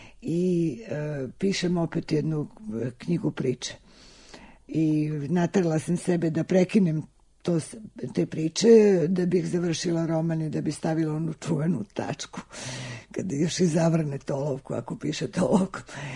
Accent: Belgrade, Serbia; now in Paris, France; Ja moram da kažem da izuzetno volim moj grad. To je moj rodni grad

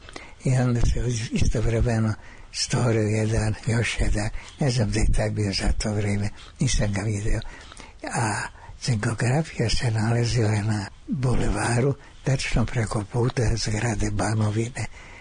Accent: Novi Kneževac, Vojvodina, Serbia; Rođen sam u Novom Kneževcu. To je najsevernija varošica u Banatu, nedaleko mađarske granice i rumunske granice. Tu je tromeđe između te tri zemlje. Tu sam išao u osnovnu školu.

